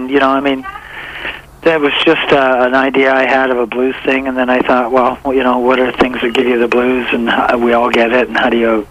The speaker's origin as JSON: {"language": "English", "country": "Canada", "said": "I'm a Canadian, and this is the way it is."}